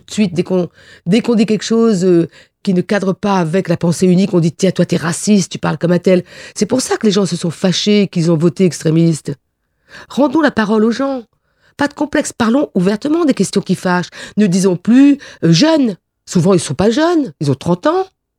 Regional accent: France; Moi, je suis française.

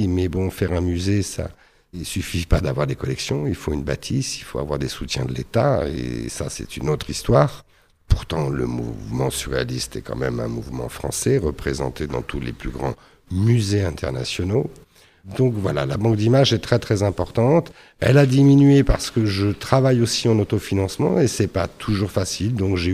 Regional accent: Paris, Île-de-France, France; moitié catalan et moitié parisien, j'ai grandi à Paris

